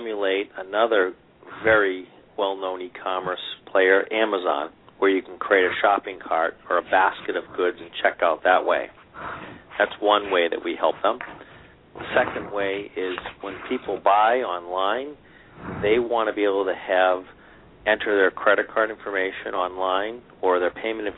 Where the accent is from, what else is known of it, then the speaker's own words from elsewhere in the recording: Massachusetts, United States; Sure. Well, I'm from the Boston area, and I've spent the last 25 years in payments